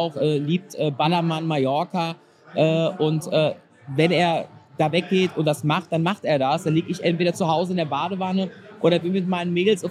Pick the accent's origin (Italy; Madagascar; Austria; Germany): Germany; Frankfurt, Hesse; Ich bin ja Frankfurter Bub, bin ja gebürtig auch Frankfurter.